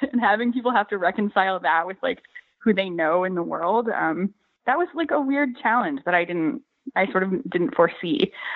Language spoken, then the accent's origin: English; Michigan, United States; now in New York, United States; I sometimes think I'm from Northern Michigan, and the book is set in Northern Michigan in a fictionalized version, really, of the place I grew up, with some tweaks. But like, and I've lived in New York ever since, just like Kat.